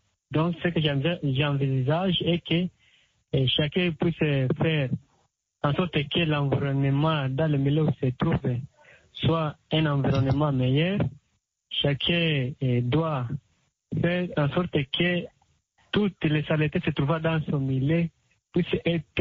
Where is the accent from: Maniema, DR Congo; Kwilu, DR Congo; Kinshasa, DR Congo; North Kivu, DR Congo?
North Kivu, DR Congo; Rutshuru; presque ici chez nous à Rutshuru, les déchets, nous les racontons dans des poubelles, il n'y a pas de poubelle publique.